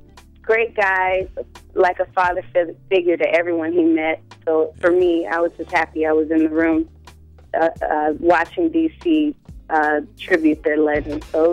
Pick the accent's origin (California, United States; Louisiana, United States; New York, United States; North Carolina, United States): Louisiana, United States; New Orleans; I talk about my family so people can know that I'm from New Orleans and some of our struggles with Katrina.